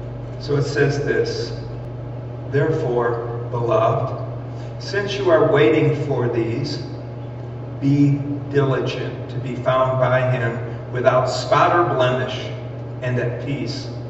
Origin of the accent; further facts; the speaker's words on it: Waterloo, New York, United States; I also have to say that because I'm from Waterloo, New York.